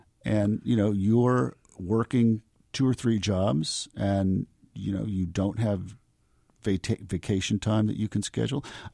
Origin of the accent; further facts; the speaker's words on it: Morgantown, West Virginia, United States; I mean, I grew up in Morgantown, West Virginia, so I know western Pennsylvania better than I know eastern Pennsylvania.